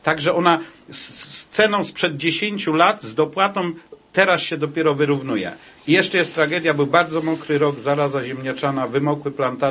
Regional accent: Greater Poland Voivodeship, Poland; No tragedia jest, jestem tam z okolic Pudliszek, z pomidorami.

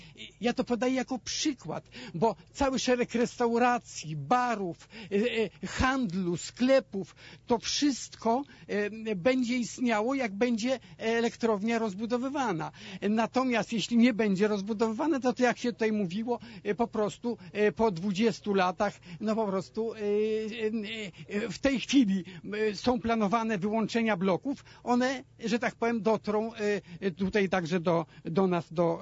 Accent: Opole, Opole Voivodeship, Poland; Ja mieszkam w Opolu, w Czarnych Wąsach. Wybudowałem tutaj, pochodzę z Opola, wcześniej mieszkałem przez wiele lat w Opolu, tutaj w Czarnowąsach wybudowałem dom, przeniosłem się do Czarnowąs.

